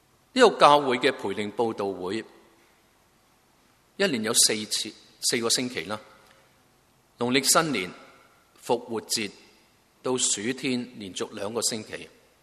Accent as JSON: {"language": "Chinese", "country": "Hong Kong", "said": "我们香港人明白暴雨由黄色信号到红色到黑色"}